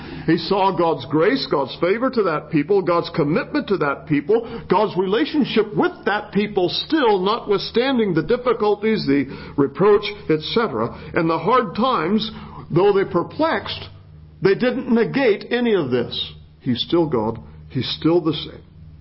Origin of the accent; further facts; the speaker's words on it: Pacific Northwest, United States; I'm from the Pacific Northwest, if you don't know that.